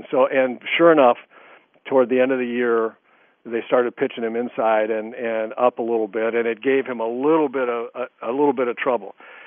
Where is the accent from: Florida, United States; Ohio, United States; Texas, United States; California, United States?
California, United States; We're both from Southern California